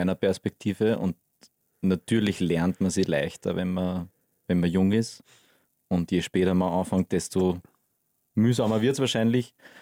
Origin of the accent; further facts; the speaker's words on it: Pram, Upper Austria, Austria; Mein Papa ist Organist und Kirchenchorleiter in meinem Heimatort in Bram in Oberösterreich.